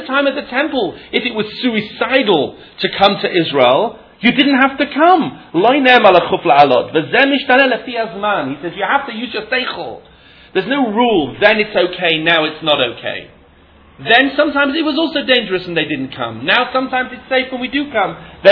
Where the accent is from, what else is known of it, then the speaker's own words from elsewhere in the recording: England, United Kingdom; accent: English; The three oaths, it's my English accent, oaths, I don't know how you say it in other lands.